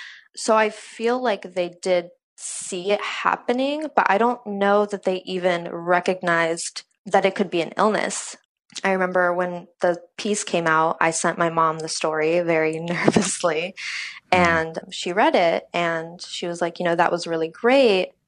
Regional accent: Algeria; moved away; so I'm originally from Algeria, and my family and I actually came here under asylum. So we were refugees when we moved.

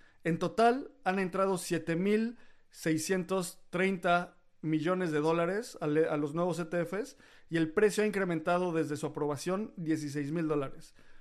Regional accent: Mexico; porque somos mexicanos y latinos

